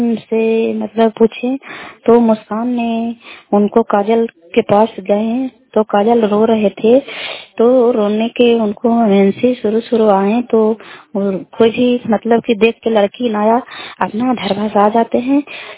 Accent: Kalyanpur, Bihar, India; घर कल्याणपुर वाली बेलछी पंचायत खंड चंडी जिला नालंदा का निवासी हूँ।

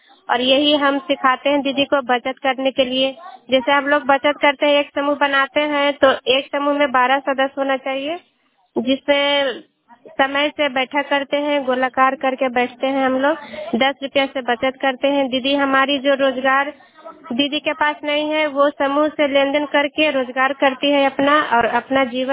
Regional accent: Patharwa, India; और मैं ग्राम पथरवा की रहने वाली हूँ।

